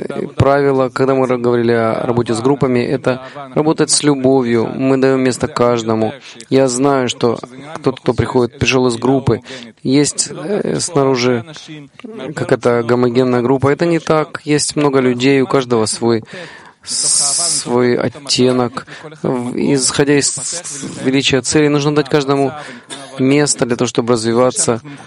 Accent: Peru; Russian is a second language

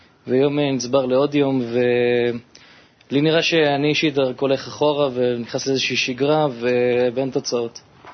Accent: Tel Aviv, Tel Aviv District, Israel; גם מתל אביב.

